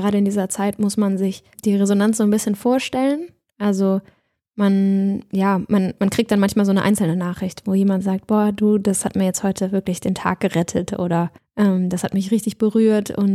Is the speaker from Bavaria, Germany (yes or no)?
no; Bad Godesberg, North Rhine-Westphalia, Germany; aber ich liebe auch viele der Straßen, vor allem in Bad Godesberg, wo ich groß geworden bin.